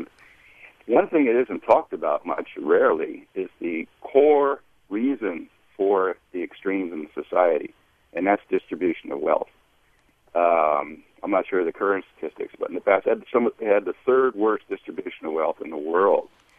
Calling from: San Francisco, California, United States; also born or lived in Brazil; I'm calling from San Francisco. I just returned to the States. I lived in Brazil for 20 years.

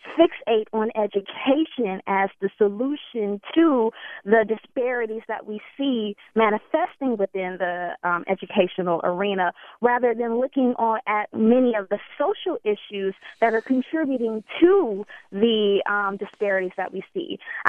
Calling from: Stanford, California, United States; I'm calling from Stanford

